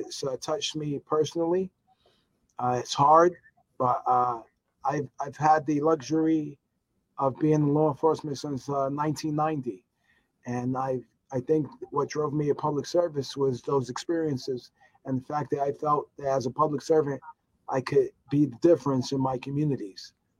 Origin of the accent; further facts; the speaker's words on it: New York, United States; So I grew up in New York, Lower East Side of Manhattan. I grew up during the 1980s, the crack epidemic.